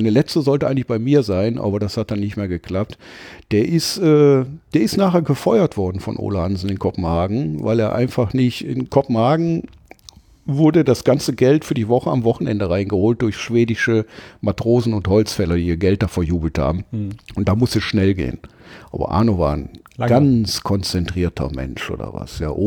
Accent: Duisburg, North Rhine-Westphalia, Germany; accent: Duisburg; Und mein Duisburger Akzent hat mich dann, hab ich dann nochmal rausgehauen.

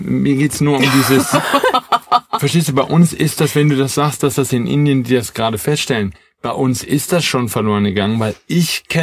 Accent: Wuppertal, North Rhine-Westphalia, Germany; Wo ich groß geworden bin, in Wuppertal, da gab es zwei Orte zum Beispiel

